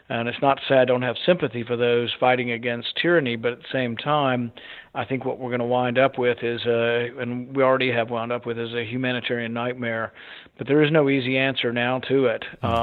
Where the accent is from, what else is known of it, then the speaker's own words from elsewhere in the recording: Bowling Green, Kentucky, United States; I mean, in my hometown in Bowling Green, had two Iraqi refugees plotting to buy Stinger missiles to attack us.